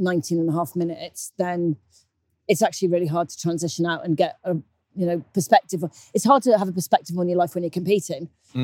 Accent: Wales, United Kingdom; I was very lucky growing up in Wales.

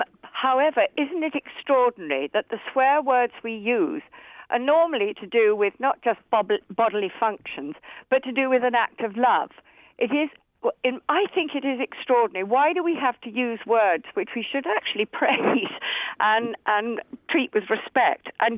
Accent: United Kingdom; I'm proud of being British.

